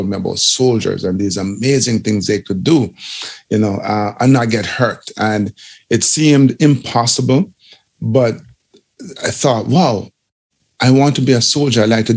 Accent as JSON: {"language": "English", "region": "Kingston", "country": "Jamaica", "said": "not my hometown because I'm from Kingston, but certainly my home country."}